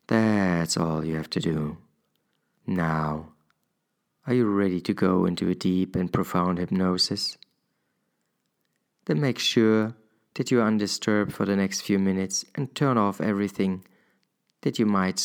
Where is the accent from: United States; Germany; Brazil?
Germany; accent: German; English is a second language; please be patient with my German accent